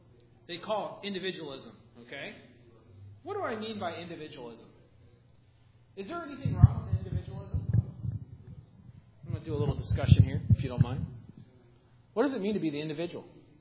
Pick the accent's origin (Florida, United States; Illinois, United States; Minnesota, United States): Illinois, United States; Pax; grew up in a little town called Pax, Illinois.